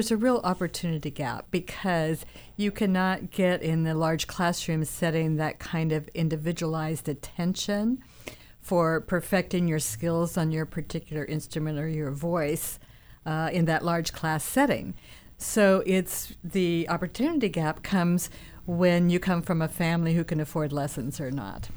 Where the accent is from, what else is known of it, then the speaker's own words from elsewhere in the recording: Salem, United States; Well, I grew up in Salem. I'm a product of this school district.